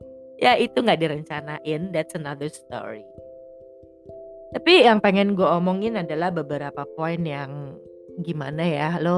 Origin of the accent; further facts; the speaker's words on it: Jakarta, Indonesia; gue lahir di Jakarta, besar di Jakarta, tumbuh di Jakarta, semua gitu. Sampai umur 45 tahun itu gue 99% tuh anak Jaksel.